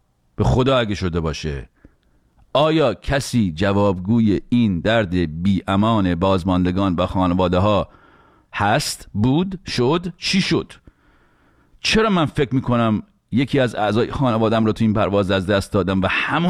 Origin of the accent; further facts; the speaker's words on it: Iran; واقعا ما چه گناهی کردیم دون ایرانی شدیم تو اون کشور دنیا آمدیم؟